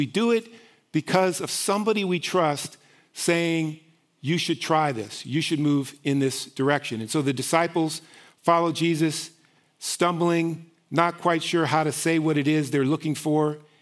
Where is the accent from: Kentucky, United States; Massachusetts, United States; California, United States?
California, United States; Berkeley; Now, I grew up in Berkeley. I was born actually in the 60s.